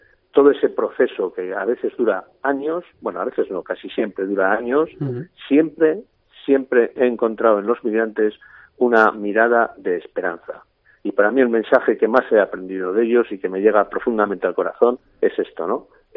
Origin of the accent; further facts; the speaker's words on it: Burgos, Castile and León, Spain; Y que somos ciudadanos de Burgos de toda la vida, por decirlo así, ¿no?